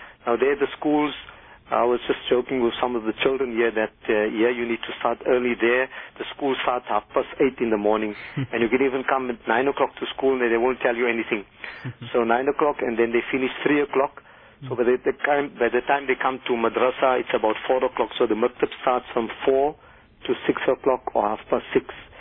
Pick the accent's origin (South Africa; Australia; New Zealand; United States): South Africa; But still, we, as the South African Muslims, of course, Islam is long here in South Africa, over 300 years.